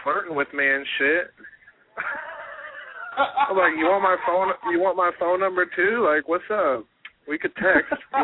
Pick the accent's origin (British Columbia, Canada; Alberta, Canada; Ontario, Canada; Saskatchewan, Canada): British Columbia, Canada; Vancouver; Like, I'm from Vancouver, and I know MMA is big.